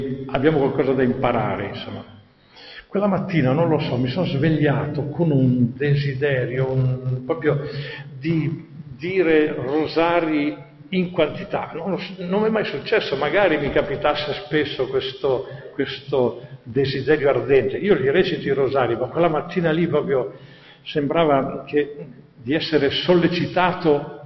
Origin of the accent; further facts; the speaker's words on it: Trentino-Alto Adige, Italy; Io vengo dall'Alto Adige, per cui là sono tutti bilingui.